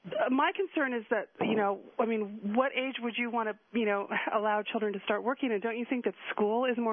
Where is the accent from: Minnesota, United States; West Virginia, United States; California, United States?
California, United States; San Rafael; Yes, I'm from District 6, Marin County in San Rafael. Up north from you.